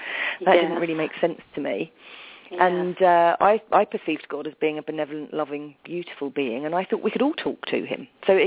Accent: London, United Kingdom; it wasn't so easy growing up in South London.

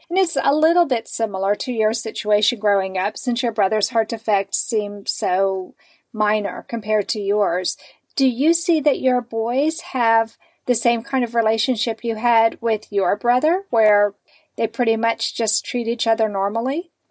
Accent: Texas, United States; And of course, everybody who's listened to the program knows I'm from Texas.

